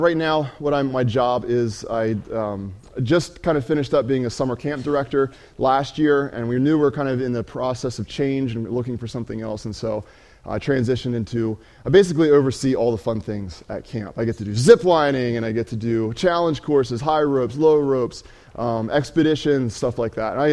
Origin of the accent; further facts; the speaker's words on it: Delaware, United States; I grew up in Delaware on a farm in a fairly close Mennonite community, and was a fairly strong Christian home.